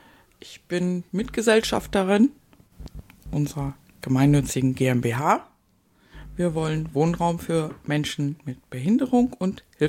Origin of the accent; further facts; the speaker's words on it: North Rhine-Westphalia, Germany; Diese Idee ist entstanden aus einem Projekt aus meiner alten Heimat. Ich komme aus Nordrhein-Westfalen.